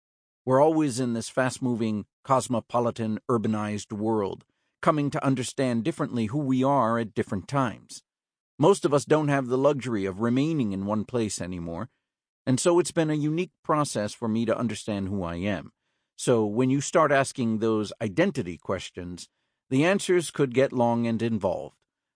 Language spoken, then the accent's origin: English; United States; I'm from the United States.